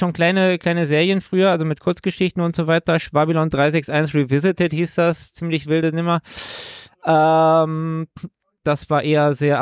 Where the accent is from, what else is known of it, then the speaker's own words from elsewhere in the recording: Munich, Bavaria, Germany; als gebürtiger Münchner